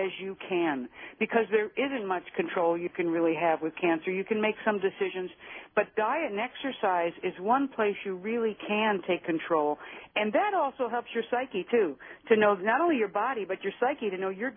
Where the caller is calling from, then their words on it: Los Angeles, California, United States; I'm calling from Los Angeles.